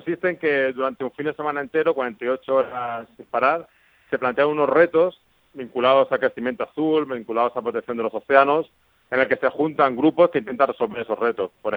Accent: Region of Murcia, Spain; como murciano me fascina, que es que tenemos una región

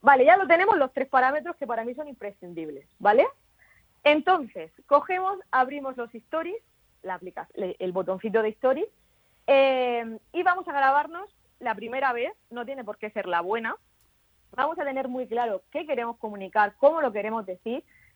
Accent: Santiago de la Ribera, Region of Murcia, Spain; now in Murcia, Spain; es sobre todo una murciana enamorada de su tierra. Soy originalmente de Santiago de la Ribera y desde hace 15 años vivo en Murcia ciudad, en el centro.

